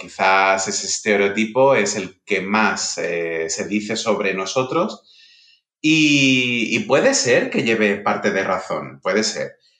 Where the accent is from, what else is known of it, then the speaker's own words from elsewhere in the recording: Andalusia, Spain; accent: Andalusian; De mí, además, que soy quizás el andaluz con menos acento andaluz del planeta.